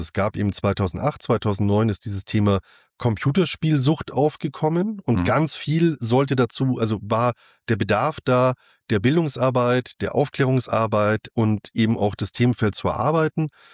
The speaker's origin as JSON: {"language": "German", "region": "Bavaria", "country": "Germany", "said": "Ja, ich komme aus einem kleinen Städtchen aus dem Unterallgäu."}